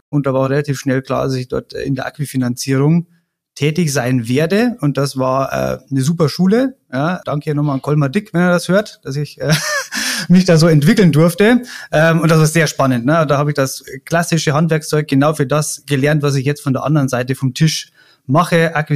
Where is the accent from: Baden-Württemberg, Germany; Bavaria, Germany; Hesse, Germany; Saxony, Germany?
Bavaria, Germany; als Bayer fand ich es natürlich schön, dass mich der Ruf von Hamburg nach München ereilt hat, ja, und konnte mich dann schweren Herzens durchringen, mich wieder Richtung Heimat zu begeben. Und da bin ich jetzt schon seit 2021 wieder.